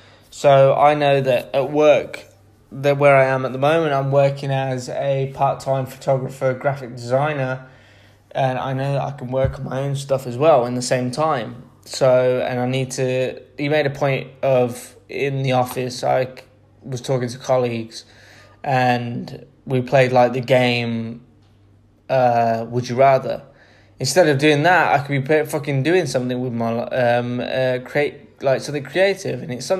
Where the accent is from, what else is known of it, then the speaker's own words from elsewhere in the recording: United Kingdom; I'm British